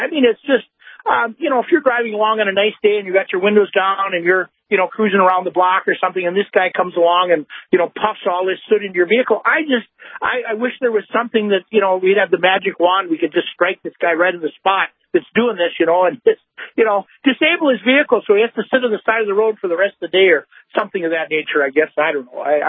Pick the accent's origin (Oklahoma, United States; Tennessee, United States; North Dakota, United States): North Dakota, United States; Minot; I'm from Minot. I was driving down Broadway